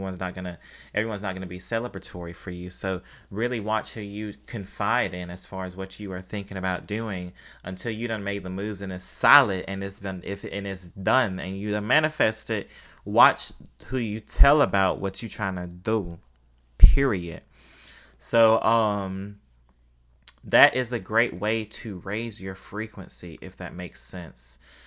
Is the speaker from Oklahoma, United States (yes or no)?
no; Mississippi, United States; I'm from Mississippi. I didn't grow up like in poverty